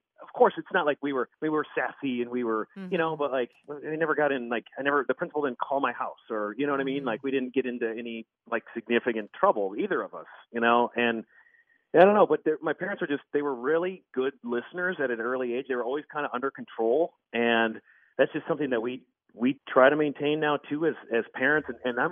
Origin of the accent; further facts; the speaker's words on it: Perham, Minnesota, United States; great candy that's from, you know, right here in Minnesota, from my hometown in Perm.